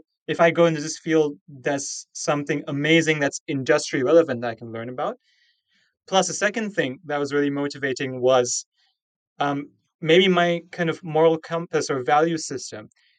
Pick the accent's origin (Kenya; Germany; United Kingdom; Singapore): Singapore; Because I grew up in Singapore, which is near the tropics, but it's an island country.